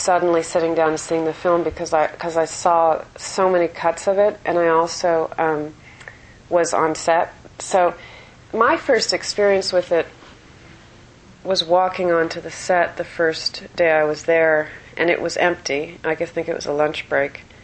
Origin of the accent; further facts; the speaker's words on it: San Francisco, California, United States; I grew up in San Francisco in the 70s and the 60s